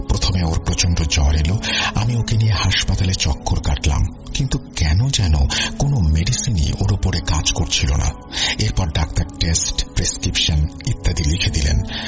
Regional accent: Jamalpur, Mymensingh Division, Bangladesh; born there; moved away as an adult; জামালপুরের ছোট্ট কোনো একটি গ্রামে আমার জন্ম। গ্রামে জন্ম হলেও আমি শুধুমাত্র আমার গ্রামের গণ্ডির মাঝেই থেমে থাকিনি

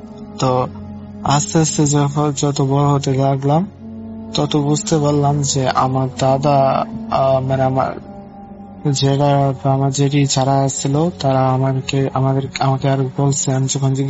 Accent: Chaban, Dhaka Division, Bangladesh; আমার গ্রামের নাম হলো চাবন, থানা শ্রীপুর, গাজীপুর, ঢাকা, বাংলাদেশ।

